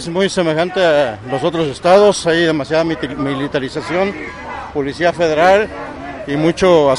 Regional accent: Michoacán, Mexico; Exactamente, venimos del estado de Michoacán.

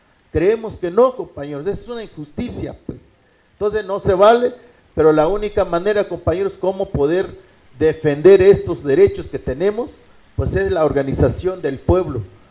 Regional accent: Mexico; somos mexicanos, nacimos de acá, sobre todo los pueblos originarios, somos los que nacimos de este país, este territorio mesoamericano, somos de esa descendencia.

